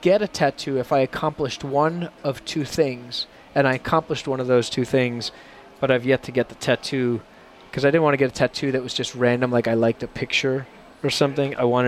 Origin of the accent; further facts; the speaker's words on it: New York, United States; Growing up on Long Island, you can't not like Seinfeld.